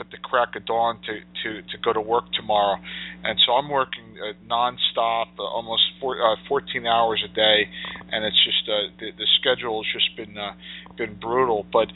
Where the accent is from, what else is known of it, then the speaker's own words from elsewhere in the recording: New Jersey, United States; And obviously, I'm from New Jersey, Central Jersey.